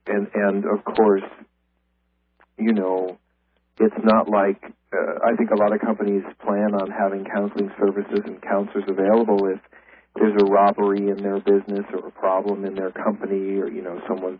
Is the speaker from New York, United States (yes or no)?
yes; New York City, New York, United States; I'm a New Yorker. I mean, I was born and bred in New York, and so I feel a great affinity with New York City